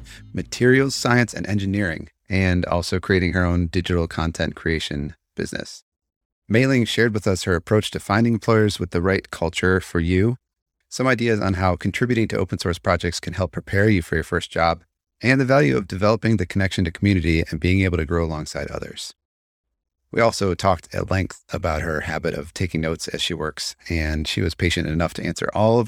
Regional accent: Cleveland, Ohio, United States; I'm a developer from Cleveland, Ohio.

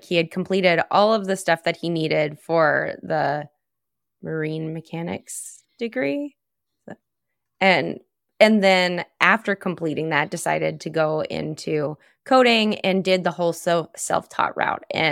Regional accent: Ohio, United States; I'm from Eastern Ohio. We don't say it like that here.

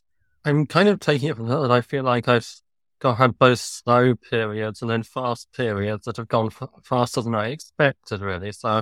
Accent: United Kingdom; I'm from the United Kingdom.

